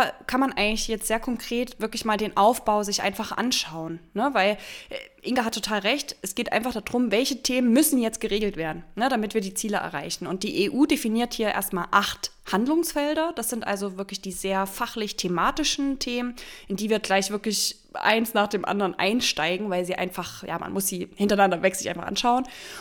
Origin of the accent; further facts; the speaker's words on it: Cologne, North Rhine-Westphalia, Germany; Wäre jetzt sowas, was uns als Kölner oder ehemalige Kölner so ein bisschen immer einfällt.